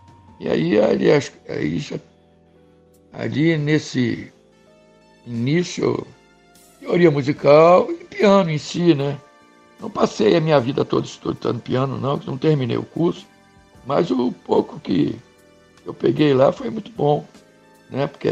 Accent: Brazil; Porque, afinal de contas, a gente é brasileiro, o ritmo é Brasil, né?

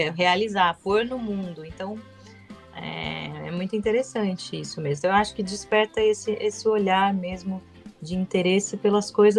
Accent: Bebedouro, São Paulo, Brazil; eu sou natural de Bebedouro, que é uma cidade Bebedouro. Perto de Barretos.

